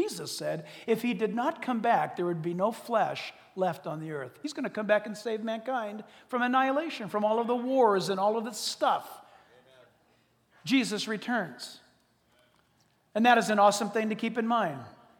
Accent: United States; I'm not just saying this because I'm an American. I'm not just saying this because I love my country.

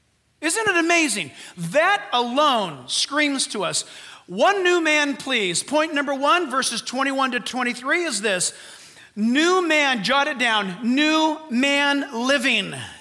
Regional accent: California, United States; down the driveway of our house growing up in Orange County.

